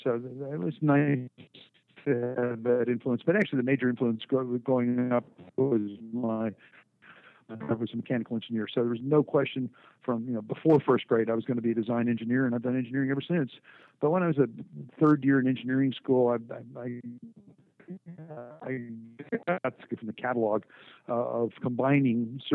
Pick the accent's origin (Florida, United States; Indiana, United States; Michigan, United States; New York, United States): Florida, United States; South Miami; We moved to South Miami when he joined the faculty when I was in the third grade, and I went to Sunset Elementary School.